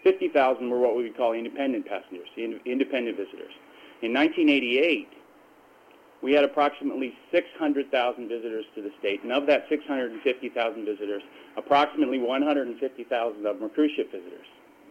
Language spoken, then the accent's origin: English; Nome, Alaska, United States; I grew up in Nome. I've seen it from all different angles.